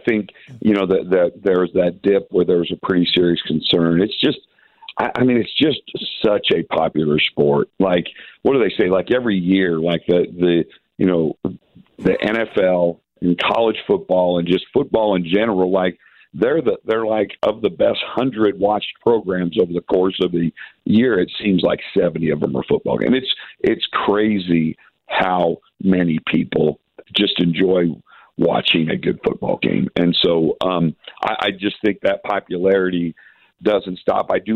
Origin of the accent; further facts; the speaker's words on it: Gunnison, Colorado, United States; I grew up in Gunnison, Colorado.